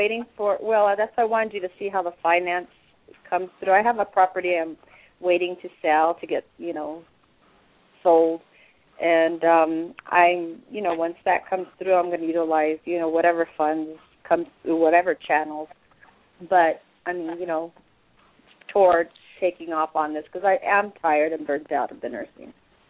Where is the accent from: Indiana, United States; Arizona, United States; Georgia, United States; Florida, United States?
Arizona, United States; Phoenix; born there; My birth date is 8/24/70. I was born in Phoenix, Arizona at 10:22 a.m.